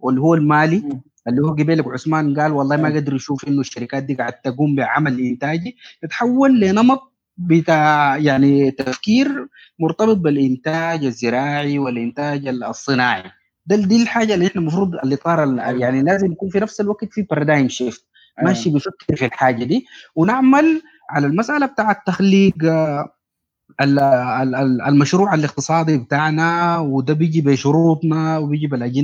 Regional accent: Sudan; فان احنا يعني دايرين نتفق على مشروع كسودانيين واي حاجه

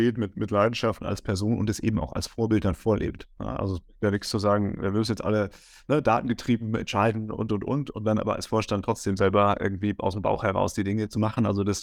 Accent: Germany; ich komme ja auch aus Deutschland und wir konnten uns damals nicht so viel leisten.

